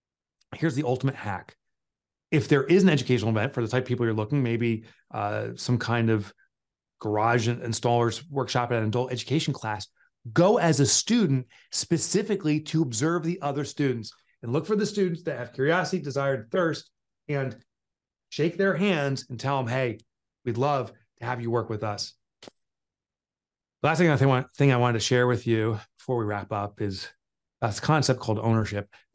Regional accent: Northeast, United States; I'm from the Northeast.

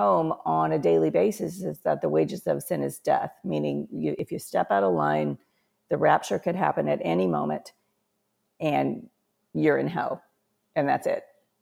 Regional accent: St. Louis, Missouri, United States; born there; And then when I was born in St. Louis, that's where the headquarters is of the United Pentecostal Church.

